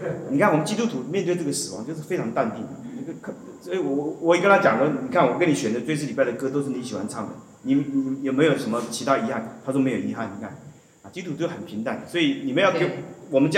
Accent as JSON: {"language": "Chinese", "country": "China", "said": "我们中国人看到益处都有很多的 connotation， 望文生义"}